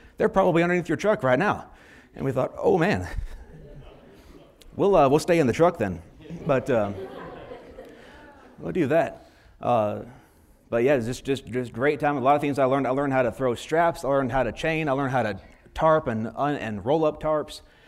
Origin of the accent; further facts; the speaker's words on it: California, United States; now in Mississippi, United States; I grew up in California, and somehow God moved me to Mississippi. That was a culture shock right there.